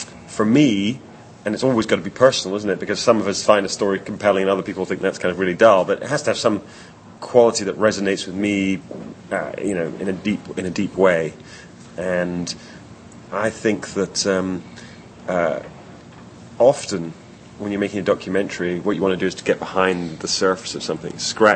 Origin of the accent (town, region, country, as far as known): Scotland, United Kingdom; born or raised there